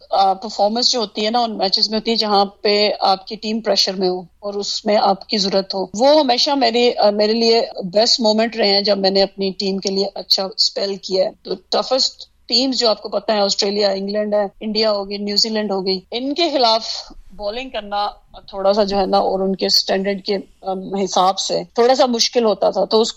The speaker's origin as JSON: {"language": "Urdu", "town": "Abbottabad", "region": "Khyber Pakhtunkhwa", "country": "Pakistan", "tie": "born or raised there", "said": "میں آپ کو پتا ہے ایبٹ آباد میں، وہاں پہ میں، میرا بچپن گزرا ہے، میں نے اپنی وہاں ایجوکیشن کمپلیٹ کیا ہے"}